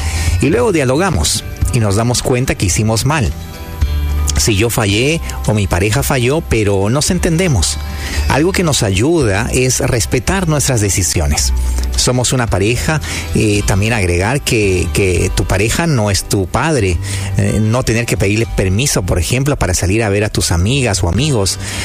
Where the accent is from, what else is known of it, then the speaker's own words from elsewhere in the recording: Mexico; Soy mexicana.